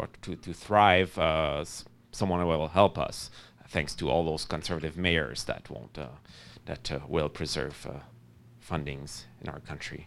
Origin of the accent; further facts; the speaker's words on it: Quebec City, Quebec, Canada; I'm from Quebec City, which has been for a week now the most left-wing city in the country.